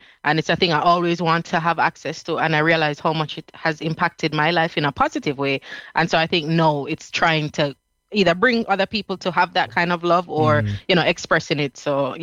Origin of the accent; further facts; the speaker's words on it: Jamaica; also born or lived in England / South Africa; now in United Kingdom; I mean, I was born here, but I was raised in Jamaica. And actually, I was living in South Africa right before I came here.